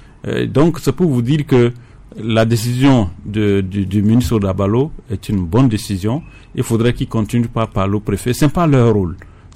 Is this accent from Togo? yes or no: yes; Dapaong, Savanes, Togo; pour ceux qui ne savent pas ce qui s'est réellement passé chez nous, à Dapaon avec cette radio.